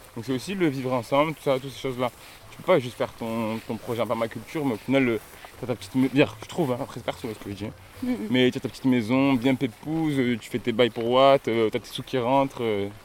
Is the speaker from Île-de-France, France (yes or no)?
no; Marseille, Provence-Alpes-Côte d'Azur, France; Non, moi je suis pas de Pertuis, moi je suis de Marseille.